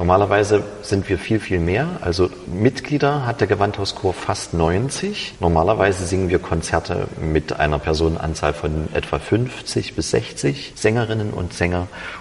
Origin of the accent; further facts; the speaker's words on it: Saxony, Germany; Ich komme aus Sachsen in Deutschland, lebe in Leipzig